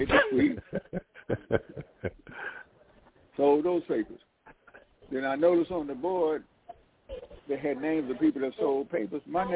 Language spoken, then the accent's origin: English; High Point, North Carolina, United States; also born or lived in Atlanta; from High Point, which is about a half an hour from Winston-Salem.